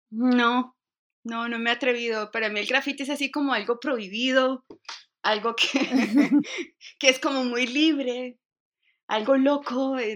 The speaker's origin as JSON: {"language": "Spanish", "town": "Cali", "region": "Valle del Cauca", "country": "Colombia", "tie": "born or raised there", "said": "Simplemente yo soy de Cali."}